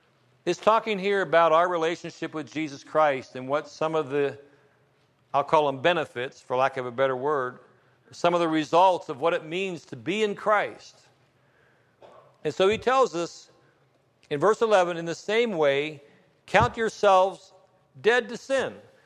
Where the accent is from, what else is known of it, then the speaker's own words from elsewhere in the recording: East Liverpool, Ohio, United States; I came from East Liverpool. I can barely speak English.